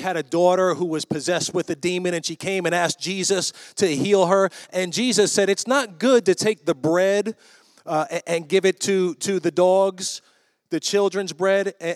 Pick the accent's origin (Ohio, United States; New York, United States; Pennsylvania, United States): New York, United States; Like, I'm from New York. We never picked a switch